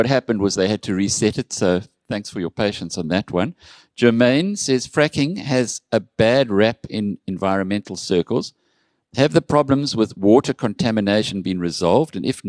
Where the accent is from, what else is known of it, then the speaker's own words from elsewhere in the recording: South Africa; As a South African, you're not allowed to say that. You know, we do claim